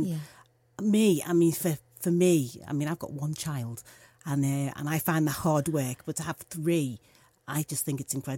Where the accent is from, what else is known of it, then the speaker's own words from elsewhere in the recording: Liverpool, North West England, United Kingdom; growing up in Toxteth, mm-hmm, and we were living in Toxteth